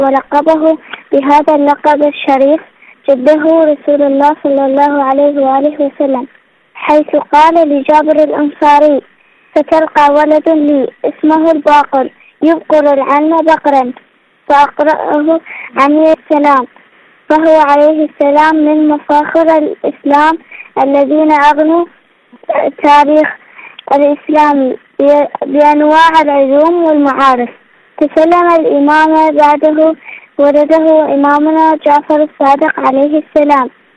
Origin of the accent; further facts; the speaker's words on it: Iraq; من العراق